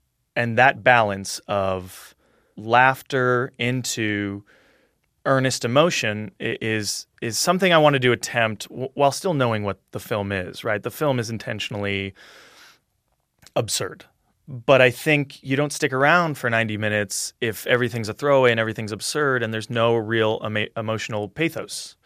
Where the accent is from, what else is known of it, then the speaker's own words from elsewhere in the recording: Big Bear, California, United States; Most of my childhood, from like age 7 to 16, I grew up in Big Bear, in a small mountain town.